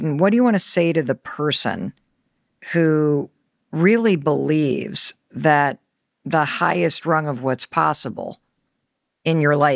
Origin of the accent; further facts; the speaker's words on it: Soweto, Gauteng, South Africa; Growing up in Soweto, our dream was to put another room on our house, maybe have a driveway